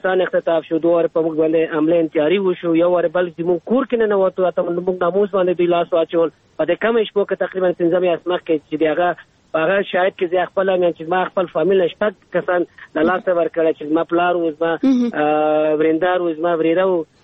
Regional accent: Afghanistan; دومره پر ما هم لګوي ځکه چې زه د افغانستان

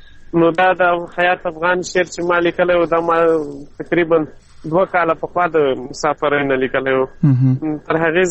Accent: Mandozai, Khost, Afghanistan; now in Saudi Arabia; زه د خوست مندوزۍ ولسوالۍ یم، د خان کلي د شبوخیل اوسېدونکی یم.

